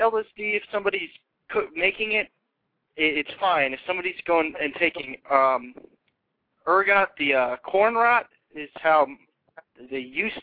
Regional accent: Charlotte, North Carolina, United States; Charlotte.

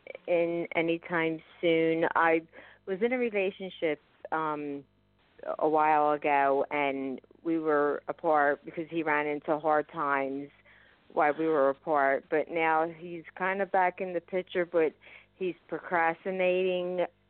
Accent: Philadelphia, Pennsylvania, United States; I'm from Philadelphia, Pennsylvania.

